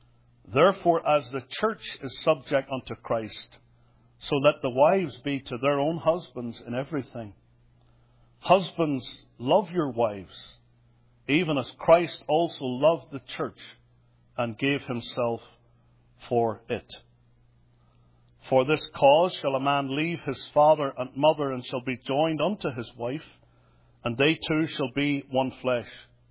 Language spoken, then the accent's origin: English; Belfast, Northern Ireland, United Kingdom; now in United States; A guy from Belfast, Northern Ireland, a woman from Iowa.